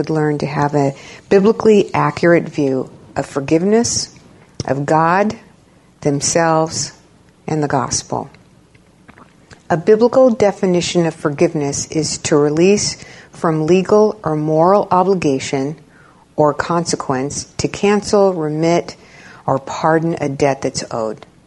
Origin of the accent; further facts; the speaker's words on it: San Antonio, Texas, United States; I'm on the counseling staff here at Faith Church. I'm from San Antonio originally, and my husband and I moved here in December of 2001